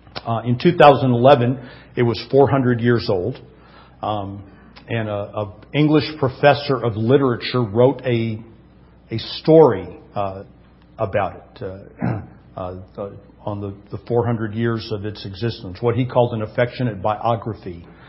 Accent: Detroit, Michigan, United States; I made mention last week of growing up in Detroit. I grew up, of course, in the Detroit area.

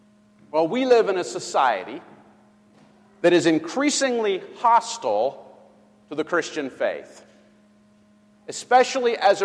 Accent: Wilkinsburg, Pennsylvania, United States; I'm from Wilkinsburg. I live in Wilkinsburg.

